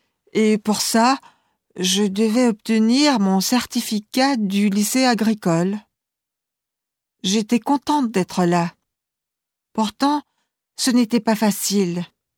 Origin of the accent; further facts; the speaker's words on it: France; Je suis née en France, dans une grande ville, mais j'ai passé mon enfance dans un petit village, près de ma tante et mes grands-parents.